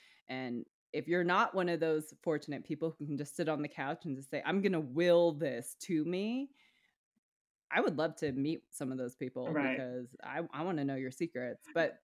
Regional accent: Vermont, United States; moved away as an adult; also born or lived in Hawaii; I was 18 when I moved to Hawaii and people would be like, oh, where are you from? And I'd be like, oh, I'm from Vermont.

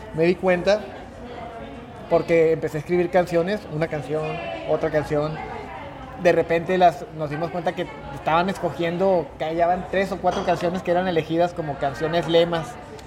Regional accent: Meoqui, Chihuahua, Mexico; que decidí salir fuera de mi ciudad natal. Yo soy de Meoqui, de por allá pegado a Delicias, a 1 hora de Chihuahua, Chihuahua.

